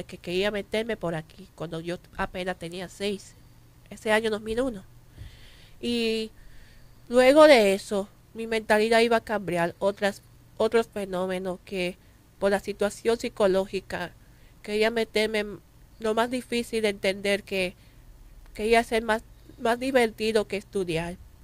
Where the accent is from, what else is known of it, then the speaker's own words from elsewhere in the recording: Santo Domingo, Distrito Nacional, Dominican Republic; Sí, soy aquí de Santo Domingo.